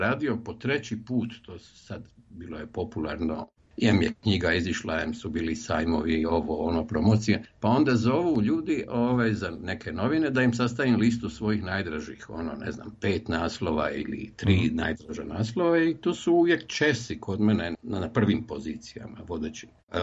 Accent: Zagreb, City of Zagreb, Croatia; ja sam najveći dio djetinjstva rastao u Dubravi u Zagrebu

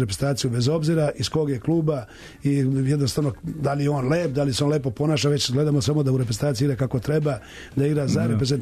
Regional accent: Kraljevo, Šumadija and Western Serbia, Serbia; ja sam iz Kraljeva

